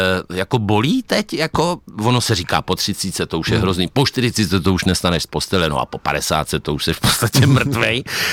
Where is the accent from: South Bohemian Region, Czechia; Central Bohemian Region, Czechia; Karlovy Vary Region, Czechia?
South Bohemian Region, Czechia; Smetanova Lhota; To je strašně příjemný, ne, jako prožít tohle dětství speciálně ve Smetanově Lhotě.